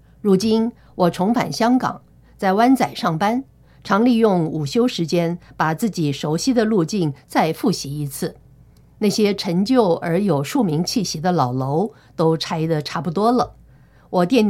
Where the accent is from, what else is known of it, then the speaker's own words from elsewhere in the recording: Taiwan; 听见我是台湾来的，便迫不及待与我分享前阵子去台湾游历的经验